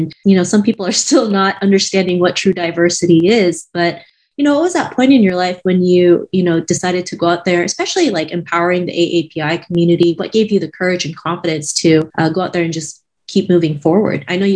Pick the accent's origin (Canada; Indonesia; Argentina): Canada; especially growing up in Canada in the 90s.